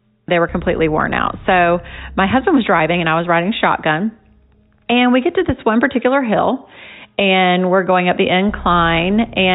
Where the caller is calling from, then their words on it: Florida, United States; I am calling you from Florida